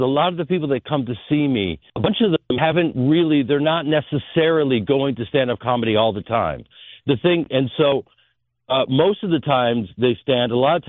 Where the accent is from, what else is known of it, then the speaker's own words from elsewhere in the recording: Evanston, Illinois, United States; Well, growing up in Evanston at the Piven Theater, first job is at Second City